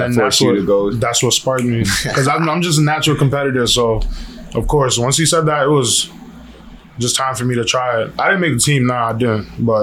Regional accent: Randolph, Massachusetts, United States; And I'm from Randolph.

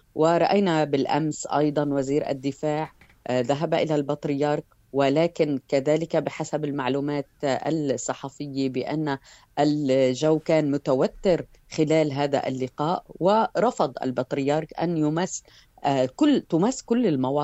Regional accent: Lebanon

